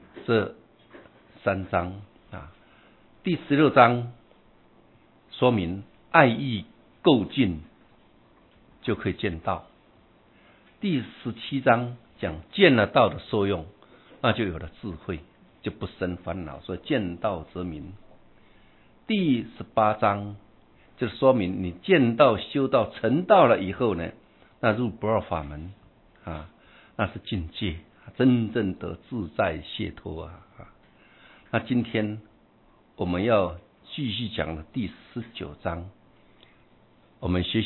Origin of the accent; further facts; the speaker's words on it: China; 我们中国人的习俗习惯总是觉得天长地久，这是我们中国的习惯